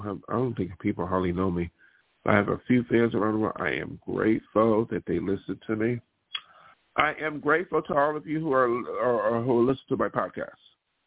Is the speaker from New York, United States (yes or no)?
yes; Buffalo, New York, United States; and then somebody said they came from Buffalo. You know what? My hometown.